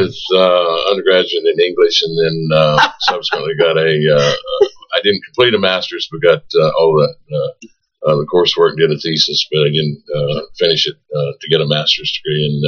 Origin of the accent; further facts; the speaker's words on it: Maryland, United States; now in Kentucky, United States; Well, I came to Kentucky back in the 70s from Maryland.